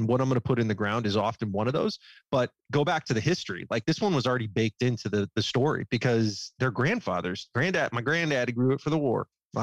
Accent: West Coast, United States; I was from the West Coast.

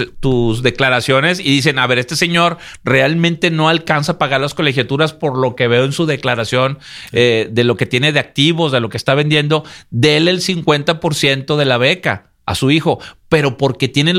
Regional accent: Mexico; Piensa que uno como mexicano pues se va a quedar allá, a trabajar.

